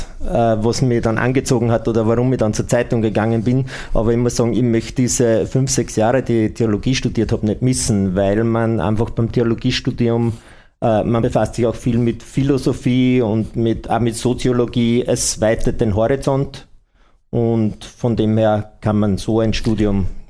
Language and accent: German; Bad Großpertholz, Lower Austria, Austria; Ich bin 1964 geboren. Ich stamme aus dem Bezirk Münd. Das ist ja auf der niederösterreichischen Seite der Nachbarbezirk zur Freistadt. Bin in Bad Großbertholz aufgewachsen bei meiner Großmutter.